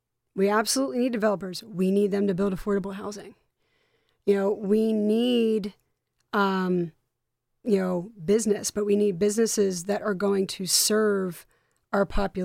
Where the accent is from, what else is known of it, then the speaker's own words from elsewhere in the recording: New Jersey, United States; You know, I grew up in South Jersey, and I also lived for a year in North Carolina.